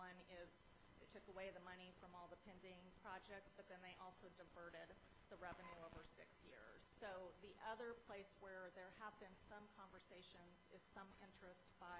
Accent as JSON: {"language": "English", "region": "Kansas", "country": "United States", "moved": "as an adult", "said": "I'm originally from Kansas. I moved out to Washington to go to law school."}